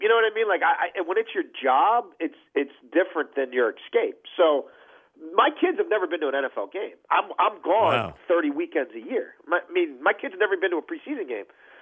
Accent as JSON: {"language": "English", "town": "Baltimore", "region": "Maryland", "country": "United States", "tie": "born or raised there", "said": "I'm born and raised in Baltimore, so I was raised a Colts fan."}